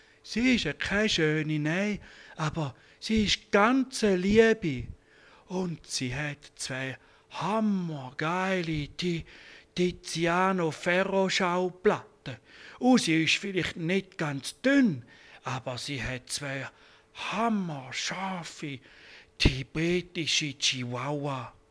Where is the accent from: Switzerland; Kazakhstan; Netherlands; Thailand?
Switzerland; Bern; now in St. Gallen, Switzerland; weil ich bin ein Berner Bub in St. Gallen.